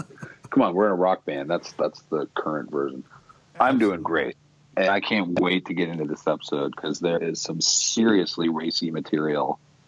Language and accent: English; Toronto, Ontario, Canada; I grew up near the Danforth large Greek restaurants, and I've never been to one that has that.